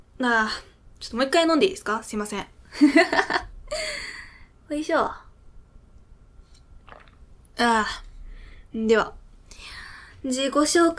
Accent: Fukuoka, Japan; accent: Hakata dialect; 出身地は福岡です。まあ、私が喋りよるのをよく聞いてくれとる方は知っとると思うんですけど、博多弁で喋ってるので、まあ、福岡済みってのは簡単に言われると思うんですが。

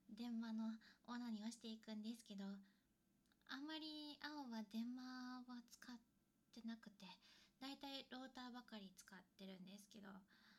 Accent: Tokyo, Japan; 東京出身です。

